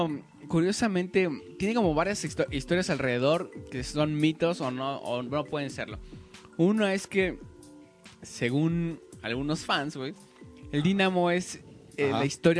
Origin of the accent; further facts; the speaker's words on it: Mexico; Y le dije al chico, oye, no seas gacho, güey, vengo desde México.